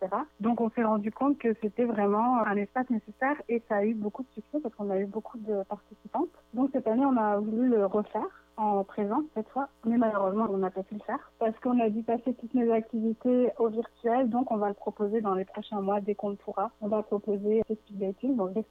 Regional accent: France; also born or lived in Cuba; now in Canada; moi, je suis française, mais avant ça, je vivais, disons, les 2 années avant d'arriver au Canada, j'étais à Cuba. Voilà, j'ai beaucoup bougé. J'ai vécu dans beaucoup de... C'est ça. J'ai vécu dans beaucoup de pays

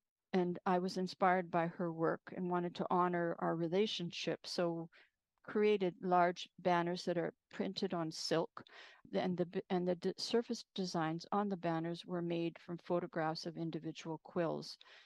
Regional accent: Saskatoon, Saskatchewan, Canada; I was raised in Saskatchewan and specifically grew up in Saskatoon

